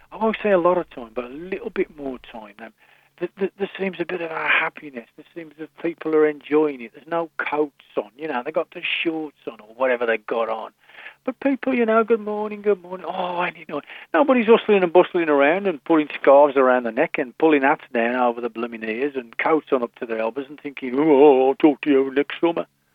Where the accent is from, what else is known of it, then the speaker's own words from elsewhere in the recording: England, United Kingdom; Us as English, we moan.